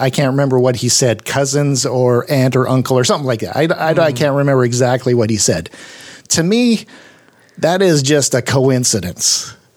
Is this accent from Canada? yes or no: yes; British Columbia, Canada; I say, yeah, we're from British Columbia up in Canada.